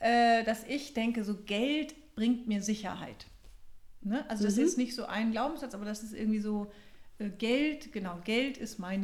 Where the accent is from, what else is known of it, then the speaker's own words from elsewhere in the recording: Hamburg, Germany; Genau, ich komme aus Hamburg, ich bin Business Coach